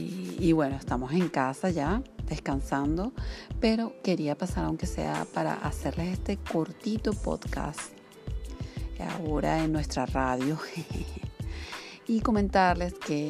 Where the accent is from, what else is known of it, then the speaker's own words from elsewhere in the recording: Venezuela; now in Turkey; que soy de Venezuela.